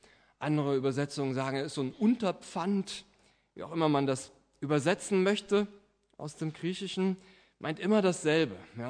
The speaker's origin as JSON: {"language": "German", "town": "Butzbach", "region": "Hesse", "country": "Germany", "tie": "born or raised there", "said": "Wilhelm Feller war lange Gefängnispfarrer gewesen in meiner Heimatstadt in Butzbach."}